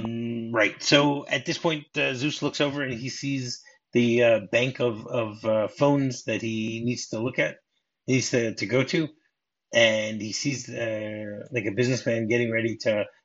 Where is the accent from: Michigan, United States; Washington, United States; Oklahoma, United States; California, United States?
Michigan, United States; So, all right, now do you remember my home state? Because my home state is the answer for this.